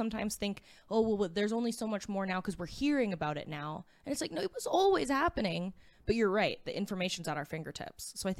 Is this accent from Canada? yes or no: yes; Beaumont, Alberta, Canada; But he's from very close to my hometown in Beaumont.